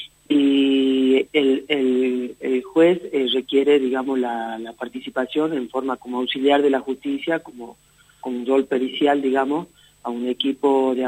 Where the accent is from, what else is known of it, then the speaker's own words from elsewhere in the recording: Jujuy, Argentina; como latinoamericano, como argentino, como jujeño, como norte grande.